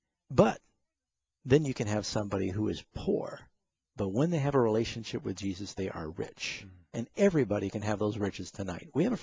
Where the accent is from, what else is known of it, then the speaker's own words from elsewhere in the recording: Burbank, California, United States; born there; this amazing fact is interesting to me because I was born in Burbank. My father was in the aviation business.